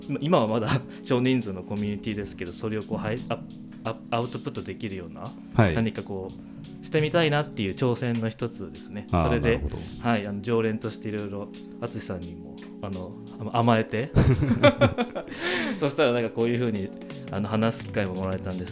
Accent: Kansai, Japan; 特に僕なんて関西出身なんですけど

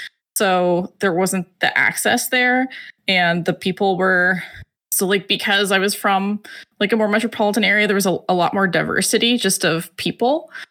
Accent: Montreal, Quebec, Canada; Well, I grew up in Montreal, Canada, in a little cul-de-sac in the West Island of Montreal.

